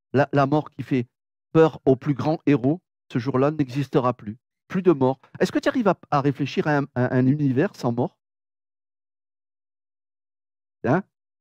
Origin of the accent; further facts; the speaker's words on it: Marseille, Provence-Alpes-Côte d'Azur, France; Moi, je suis Marseillais.